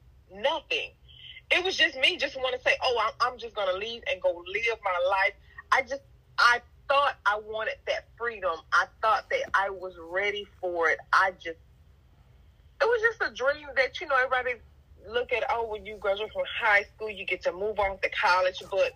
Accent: Scotlandville, Louisiana, United States; I was born and raised in Scotlandville, Louisiana. Scotlandville is in Baton Rouge, but it's the little town that is where Southern University is.

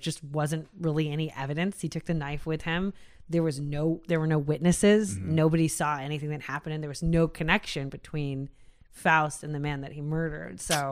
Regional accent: United States; Well, we're American.

